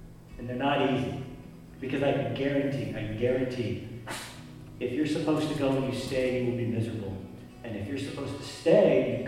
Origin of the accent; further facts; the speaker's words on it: California, United States; moved away as an adult; I'm in a foreign land. I'm from California, but I'm from a brown California. This is a foreign land for me.